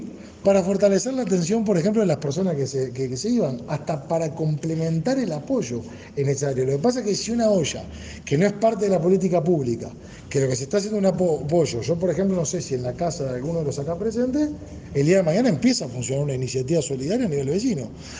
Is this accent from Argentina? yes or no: no; Uruguay; es tan complicado como uruguayos.